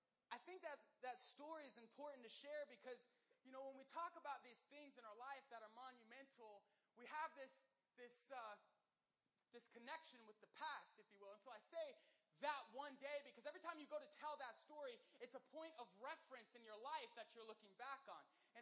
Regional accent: the South, United States; when I was a kid, I grew up in the South. I'm a Southern boy at heart.

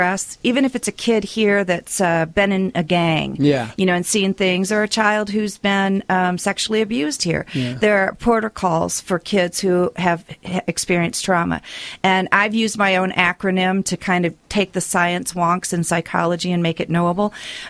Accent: United States; So I told them … I'm from the United States and I do Reload Love.

